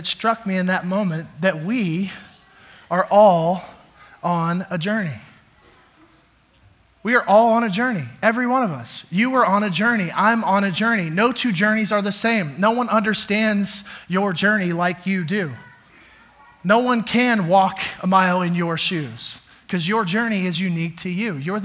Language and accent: English; Dallas, Texas, United States; That old Ford Aerostar was cowboy silver and blue because I'm from Dallas, Texas.